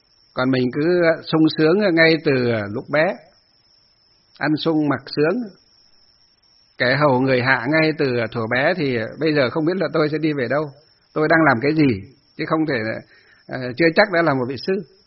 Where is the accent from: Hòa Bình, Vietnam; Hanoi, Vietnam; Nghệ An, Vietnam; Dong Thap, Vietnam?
Hòa Bình, Vietnam; Kể bây giờ chúng tôi về ở trong quê hương chúng tôi, ở trong Lương Sơn hay trong Kim Bôi Hòa Bình, những ngày xưa họ chẳng biết gì Phật Pháp cả